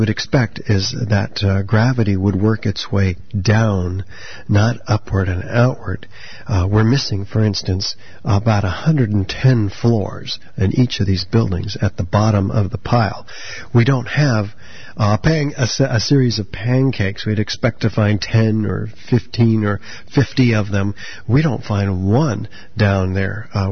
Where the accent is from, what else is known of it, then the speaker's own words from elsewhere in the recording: San Francisco, California, United States; I'm an architect of 23 years. I'm a member of the American Institute of Architects. I'm from the San Francisco Bay Area.